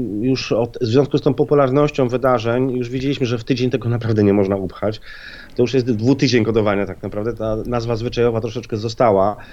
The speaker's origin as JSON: {"language": "Polish", "town": "Warsaw", "region": "Masovian Voivodeship", "country": "Poland", "said": "ja jestem z Warszawy i ja nie znam tych wiosek w Małopolsce aż tak dobrze."}